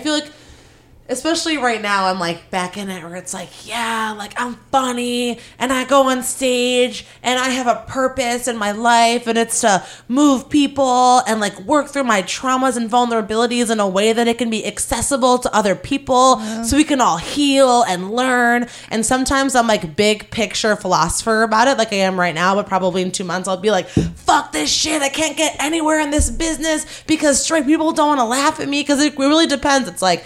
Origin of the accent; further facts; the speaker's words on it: Highland Park, Illinois, United States; In Highland Park, Illinois, suburb of Chicago.